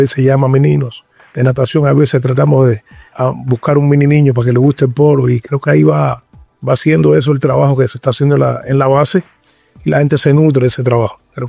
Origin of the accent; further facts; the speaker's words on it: Cuba; Portuguese is a second language; now in Brazil; Bárbaro e eu, que somos cubanos e jogamos na seleção cubana muito tempo